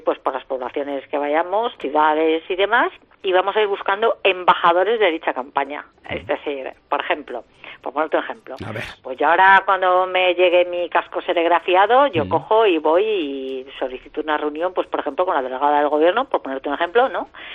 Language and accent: Spanish; Castile and León, Spain; yo lo sé porque soy castellano-leonesa